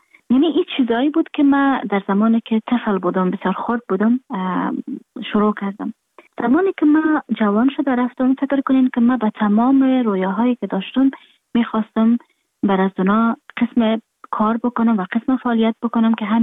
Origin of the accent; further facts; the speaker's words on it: Afghanistan; moved away; من در خارج هستم، خارج از افغانستان هستم